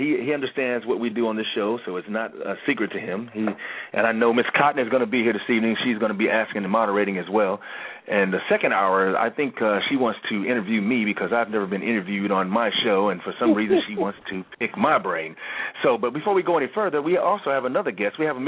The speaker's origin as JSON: {"language": "English", "town": "Kansas City", "country": "United States", "said": "As you know, I'm from Kansas City as well, and we're broadcasting from Kansas City."}